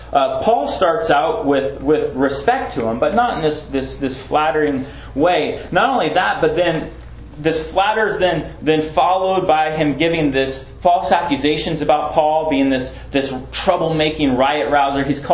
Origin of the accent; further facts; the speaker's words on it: Washington, United States; I grew up outside of Seattle, and I was 2 when Mount St. Helens erupted.